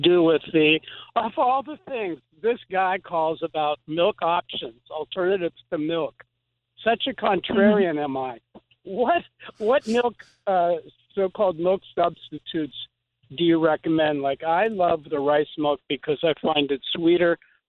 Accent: Pittsburgh, Pennsylvania, United States; Well, on April 20th, my wife and I left Phoenix, Arizona, and we drove, 9 days to my hometown of Pittsburgh

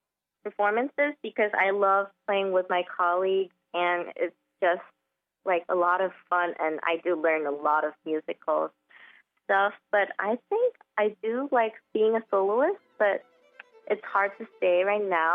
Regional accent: Seoul, South Korea; now in Philadelphia, United States; I'm from South Korea, Seoul, and currently, I'm living with my mom in Philadelphia.

